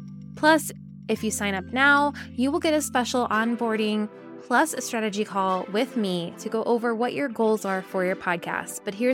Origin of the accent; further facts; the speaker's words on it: Texas, United States; y'all, I'm from Texas, so I can say y'all.